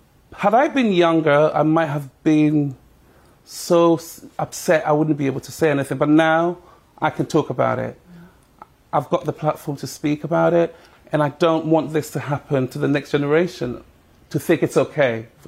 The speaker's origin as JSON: {"language": "English", "town": "Ladbroke Grove", "region": "London", "country": "United Kingdom", "tie": "born or raised there", "said": "what I learned from growing up in Ladbroke Grove is when we go up together, we all win."}